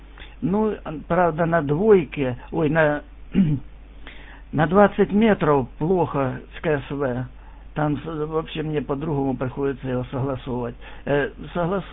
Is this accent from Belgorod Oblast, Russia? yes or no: yes; Belgorod, Belgorod Oblast, Russia; Я вот из Белгорода, возле Белгорода